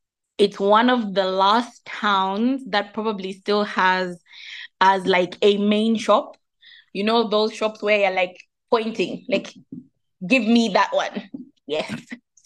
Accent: Mufulira, Copperbelt, Zambia; also born or lived in Kalulushi; I grew up in Mufulira and Kalulushi.

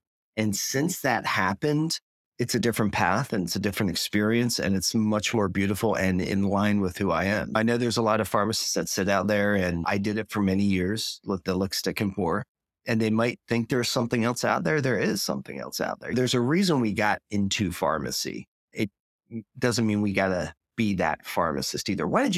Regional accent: Philadelphia, Pennsylvania, United States; Now, I'm originally from Philly, so I'm a fair weather fan.

